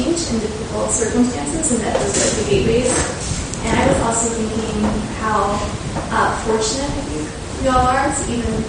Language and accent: English; Kentucky, United States; And I grew up in Kentucky and worked with an organization in college that worked against mountaintop mining in the world.